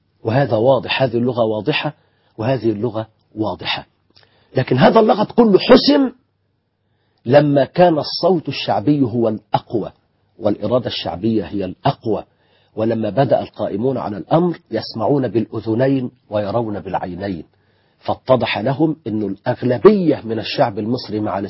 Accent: Egypt; كما نسميه عندنا في الريف.

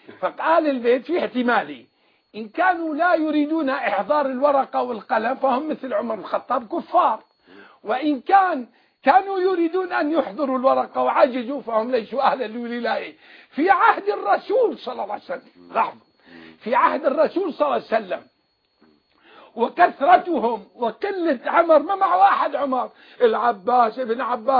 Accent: Syria; عندنا في سوريا

